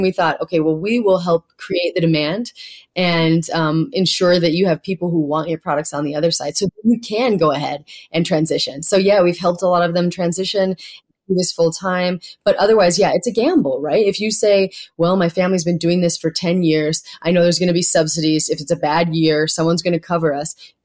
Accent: Montana, United States; I come from Montana

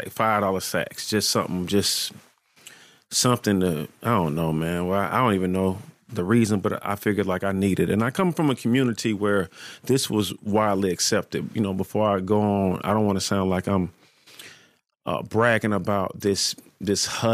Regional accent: Atlanta, Georgia, United States; But I'm from Atlanta, and we just trapped.

